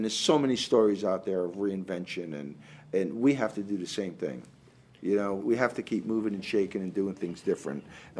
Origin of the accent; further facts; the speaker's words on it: New Jersey, United States; I'm from New Jersey, the New York area. I grew up in New Jersey.